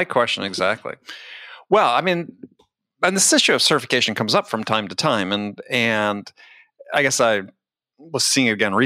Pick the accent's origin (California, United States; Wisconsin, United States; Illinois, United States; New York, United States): Wisconsin, United States; Well, I grew up in Wisconsin, so I'm familiar with all that.